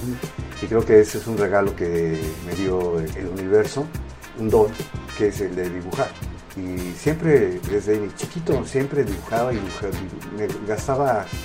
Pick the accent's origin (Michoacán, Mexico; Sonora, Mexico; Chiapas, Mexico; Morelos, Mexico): Michoacán, Mexico; now in Mexico City, Mexico; Sí, soy un híbrido michoacano plantado en una chinampa